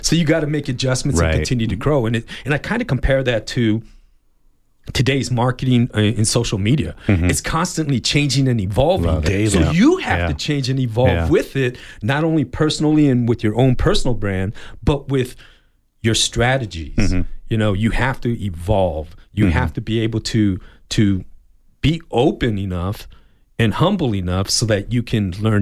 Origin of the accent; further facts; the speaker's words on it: Tucson, Arizona, United States; born and raised in Tucson.